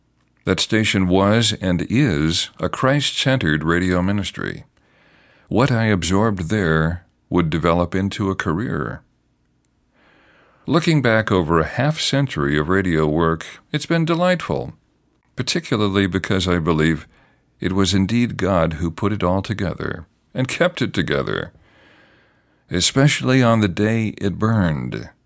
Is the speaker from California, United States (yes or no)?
yes; California, United States; Not to insult SF, I was born and raised in the Bay Area, a great place to start.